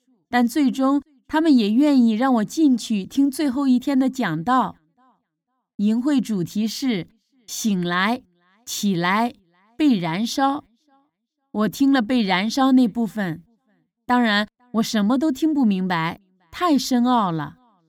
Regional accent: Singapore; also born or lived in Hong Kong; 我在香港出生，两岁时就搬到了新加坡。

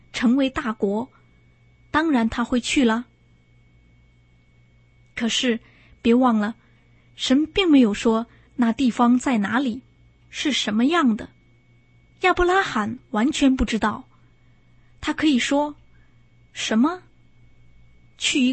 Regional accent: China; 我们中国人有这个传统，我们不愿意离开自己的家乡，我们要叶落归根。

